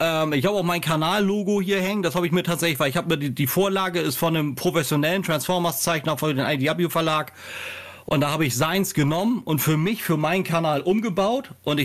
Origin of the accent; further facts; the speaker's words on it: Hesse, Germany; also born or lived in Northern Germany; wenn sich Leute wundern über meinen Akzent. Ja, ich komme zwar aus Hessen, aber ich bin gebürtiger Norddeutschler.